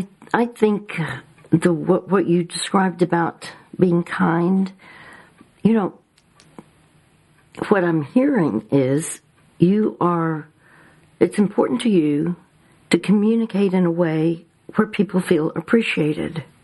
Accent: Dallas, Texas, United States; I'm from Dallas, Texas.

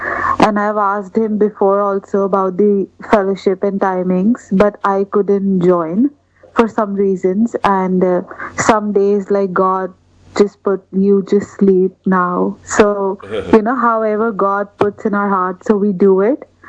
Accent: New Delhi, Delhi, India; So I'm from India, New Delhi, and … I'm Priya's friend.

